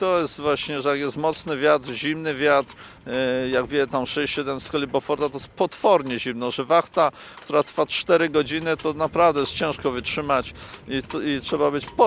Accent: Silesian Voivodeship, Poland; no i to jestem ze Śląska

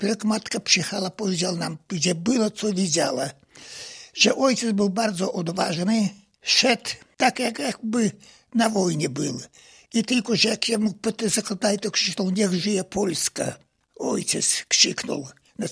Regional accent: Vitebsk Region, Belarus; my pochodzimy z Kresów Wschodnich. Ja byłem jeszcze 100 kilometrów za Wilnem, do ludzkiej granicy. Z tamtych stron też Buclaw, Postawy, te powiaty, ale województwo wileńskie wszystko to było.

